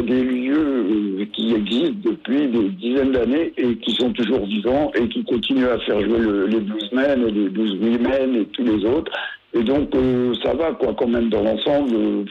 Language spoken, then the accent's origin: French; Nouvelle-Aquitaine, France; Quand je pense qu'on a maintenant notre musée du blues chez nous, dans la Creuse.